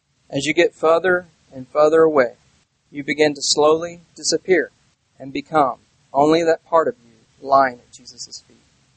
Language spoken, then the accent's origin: English; Nashville, Tennessee, United States; also born or lived in Paducah, Kentucky; I'm from Nashville, Tennessee. I was born in Paducah, Kentucky.